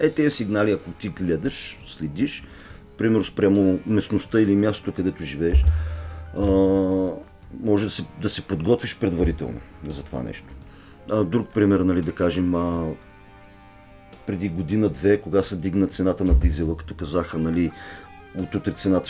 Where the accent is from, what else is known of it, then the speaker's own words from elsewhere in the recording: Plovdiv, Plovdiv Province, Bulgaria; започнах да организирам специфични курсове в Пловдив. Аз съм от Пловдив.